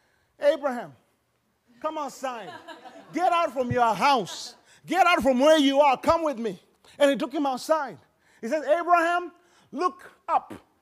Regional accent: Tanzania; I'm not just from Tanzania. No. God is bigger. God's plans are bigger than my village.

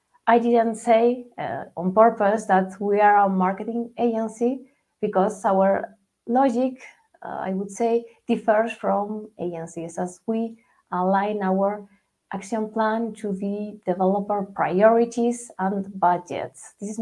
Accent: Madrid, Community of Madrid, Spain; English is a second language; if you haven't guessed where does my accent come from, I'm based in Spain. I'm located in Madrid.

